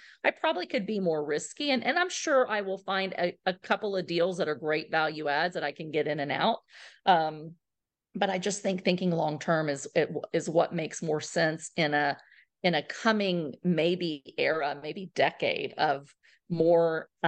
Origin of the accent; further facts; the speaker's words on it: Texas, United States; And I'm from Texas. I love Texas.